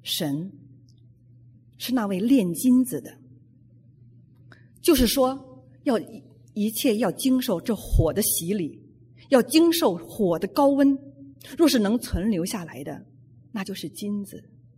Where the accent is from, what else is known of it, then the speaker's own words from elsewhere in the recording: Beijing, China; 我小的时候在北京的近郊，在天天傍晚的时候，那时候放学了